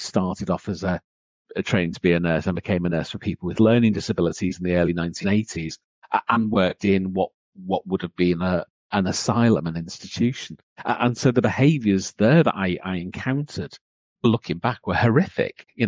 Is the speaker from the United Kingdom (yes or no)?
yes; Liverpool, North West England, United Kingdom; So I grew up in Liverpool.